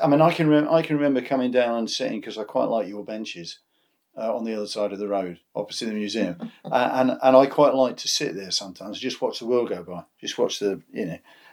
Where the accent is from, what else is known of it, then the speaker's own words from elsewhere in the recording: Henley-on-Thames, South East England, United Kingdom; I grew up in Henley-on-Thames